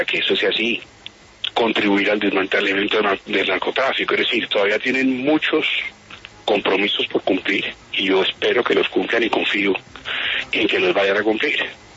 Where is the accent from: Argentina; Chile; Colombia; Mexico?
Colombia; nosotros estamos hoy como sociedad es esta profunda división que tenemos como colombianos y entre colombianos